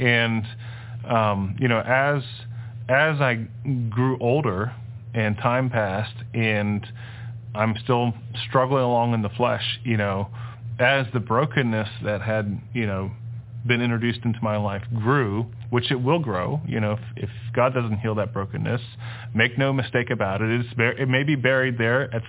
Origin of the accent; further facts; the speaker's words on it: Netherlands; first language Dutch; English is a second language; let's go and see if I speak in Dutch, because we're Dutch. So Dutch was my first language.